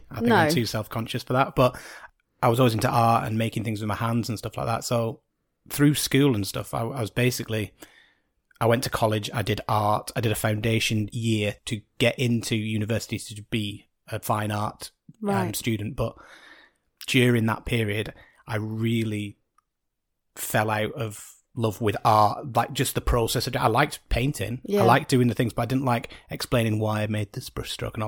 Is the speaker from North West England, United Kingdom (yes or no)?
yes; Bolton, North West England, United Kingdom; now in Mayrhofen, Austria; I'm from Bolton in the UK, where there are zero mountains.